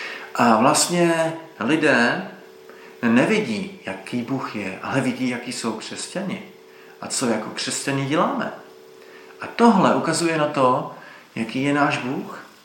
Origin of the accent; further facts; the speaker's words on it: Jihlava, Vysočina Region, Czechia; z Jihlavy